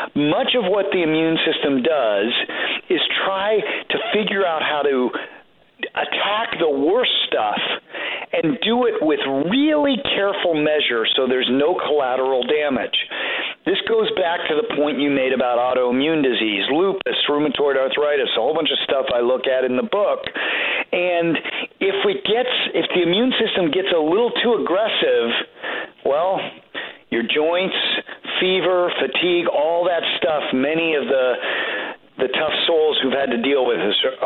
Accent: Colorado, United States; I grew up in Colorado, right near you guys.

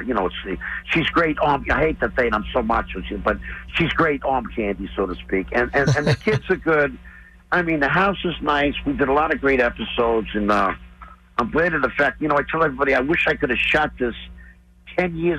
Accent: New York, United States; from New York. We're good people.

